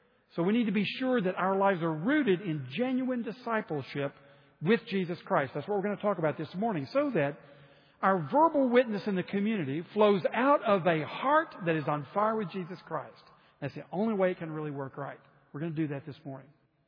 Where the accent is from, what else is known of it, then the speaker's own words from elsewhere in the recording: Memphis, Tennessee, United States; you recognize I'm from Memphis.